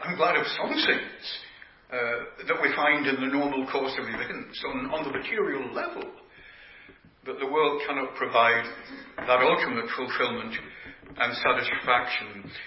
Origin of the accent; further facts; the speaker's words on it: Yorkshire and the Humber, United Kingdom; As you know, I'm a Yorkshireman